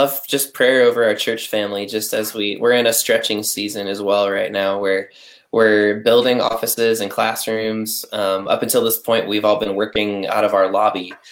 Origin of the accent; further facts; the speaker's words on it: Indiana, United States; Yeah, it's kind of crazy actually because Jenny lives in Northwest Indiana in my in my hometown where I grew up, which is wild.